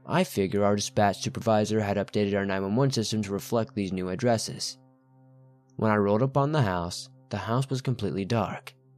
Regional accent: Arkansas, United States; now in Virginia, United States; We live in Virginia, and I'm from Arkansas.

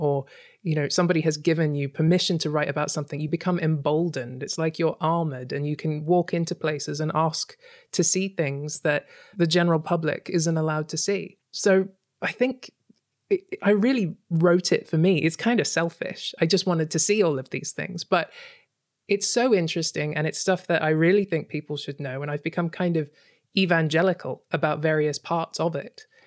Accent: Australia; now in London, United Kingdom; I grew up in Australia.

